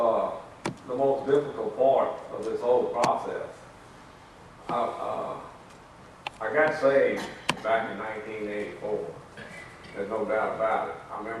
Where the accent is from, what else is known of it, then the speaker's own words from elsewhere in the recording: Baton Rouge, Louisiana, United States; from Baton Rouge, Louisiana, around that area.